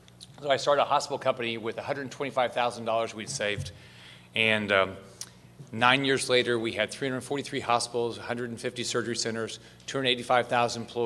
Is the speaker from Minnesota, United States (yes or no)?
no; Naples, Florida, United States; My hometown of Naples, it's really nice.